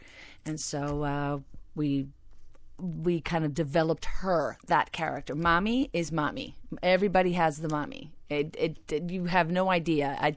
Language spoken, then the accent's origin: English; Plantation, Florida, United States; Well, growing up in Broward, I was truly a minority. We were one of the few Cuban families or Hispanic families in Plantation.